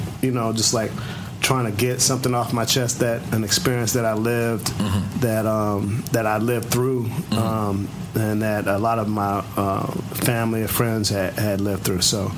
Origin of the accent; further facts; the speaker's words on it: East Coast, United States; I'm from the East Coast